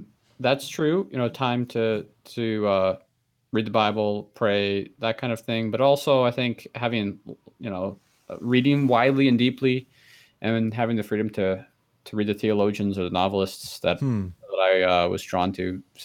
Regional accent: Issaquah, Washington, United States; Well, I grew up in Issaquah, Washington, so on the outskirts of Seattle, and grew up attending church.

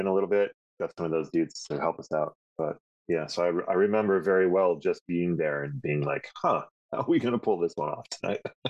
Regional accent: Connecticut, United States; I grew up in Connecticut on the other side of the line.

